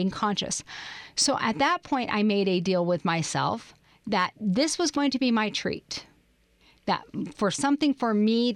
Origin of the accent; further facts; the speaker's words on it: Seattle, Washington, United States; I'm from Seattle. And Starbucks is just like a way of life for us.